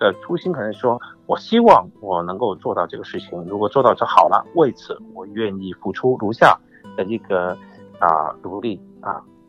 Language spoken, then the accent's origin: Chinese; China; 可能就是我们中国人说的这个逆天而行哈